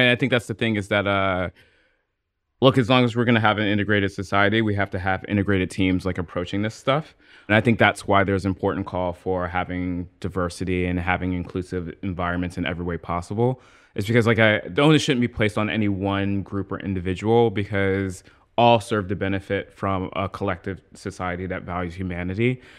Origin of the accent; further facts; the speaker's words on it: Trenton, New Jersey, United States; I grew up in Trenton. We moved. My mom moved us, my younger sister and I, over into Ewing Township, which was like a suburb of Trenton.